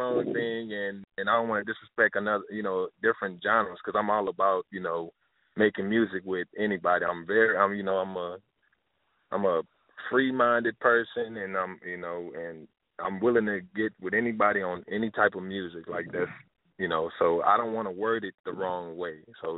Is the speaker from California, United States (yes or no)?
no; Lake Charles, Louisiana, United States; Yes, ma'am. Lake Charles, Louisiana.